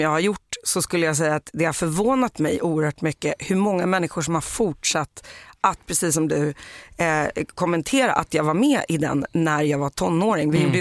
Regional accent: Sweden; jag växte upp i Sverige på 90-talet

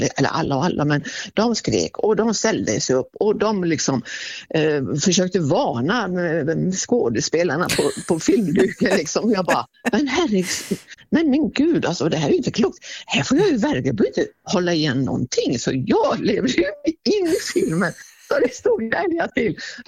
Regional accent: Sweden; Jag är ju svensk absolut i mitt själ och hjärta

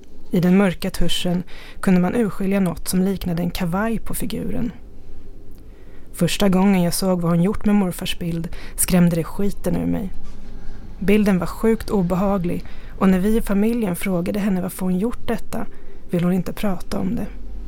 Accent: Stockholm, Stockholm County, Sweden; also born or lived in Gothenburg; På den tiden bodde jag i Göteborg och var hemma i Stockholm över jul hos mina föräldrar i mitt gamla barndomshem.

